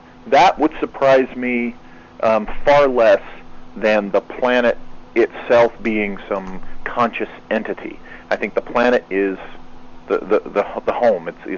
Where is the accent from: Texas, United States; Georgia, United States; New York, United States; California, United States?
California, United States; growing up in California